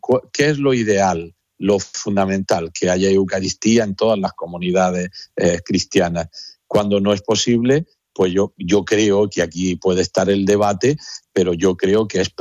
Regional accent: Andalusia, Spain; cuando yo era niño en mi pueblo, que tiene muchas aldeas también en Andalucía

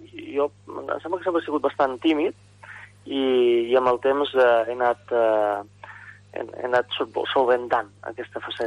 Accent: Oliana, Catalonia, Spain; also born or lived in La Seu d'Urgell; Vaig néixer, jo soc d'Oliana, però vaig néixer a la Seu d'Urgell

